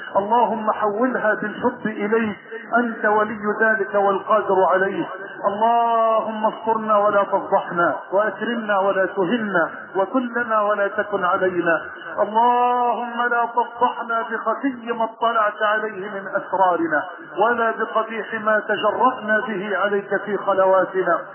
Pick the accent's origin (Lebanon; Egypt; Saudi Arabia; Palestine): Egypt